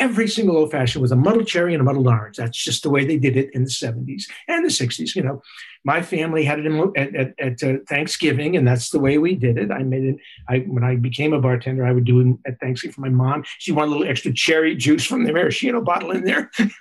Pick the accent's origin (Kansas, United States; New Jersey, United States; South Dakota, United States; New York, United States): New York, United States; New York City; you know, I'm a New Yorker.